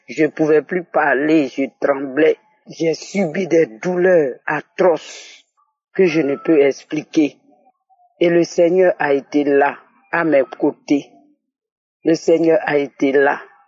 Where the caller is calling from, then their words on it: Côte d’Ivoire; j'appelle de la Côte d'Ivoire, je suis ivoirienne.